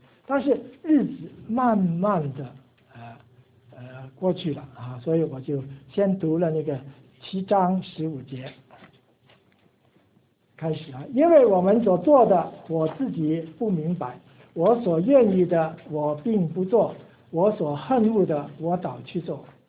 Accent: Guangdong, China; 我是广东人，在上海人当中你吃的苦加倍的苦啊

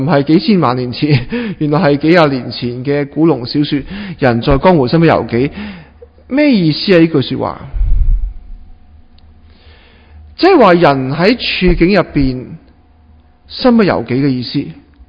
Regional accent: Hong Kong; 我哋香港人或者广东人好少用世界呢咁嘅字嘅

